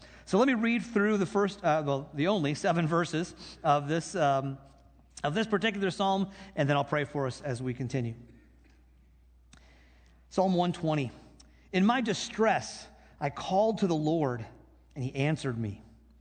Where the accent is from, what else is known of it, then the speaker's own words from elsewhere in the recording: Michigan, United States; I grew up in Michigan, where everybody went up north for the weekend.